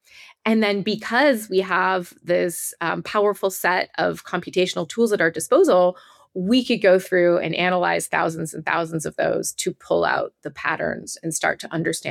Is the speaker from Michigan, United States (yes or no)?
no; St. Louis, Missouri, United States; When I was very small, my parents, who were not musicians themselves, nevertheless took me, I grew up in St. Louis, Missouri, they took me to Powell Symphony Hall for a performance